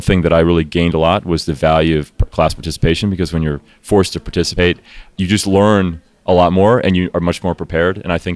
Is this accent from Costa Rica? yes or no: no; Thailand; My father was a diplomat, so I grew up in Thailand